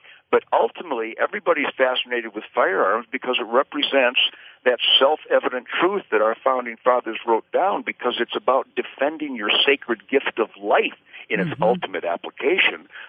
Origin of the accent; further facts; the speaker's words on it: Detroit, Michigan, United States; born there; now in Texas, United States; I was born in Detroit. You know, Laura, Michigan was the arsenal of democracy.